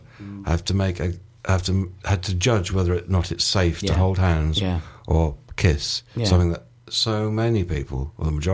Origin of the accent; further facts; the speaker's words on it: Thetford, East of England, United Kingdom; I went home in June. To my hometown to see my dad, my hometown of Thetford in Norfolk.